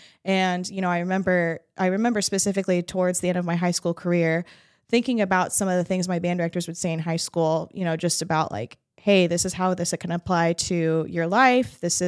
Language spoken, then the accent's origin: English; New Hampshire, United States; moved away; originally I'm actually from New Hampshire. It wasn't until about 2000 that my family and I made the move down here.